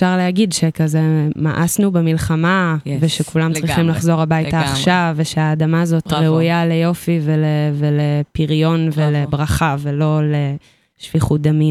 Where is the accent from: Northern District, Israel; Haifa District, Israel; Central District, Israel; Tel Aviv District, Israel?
Central District, Israel; Modi'in; אני ממודיעין.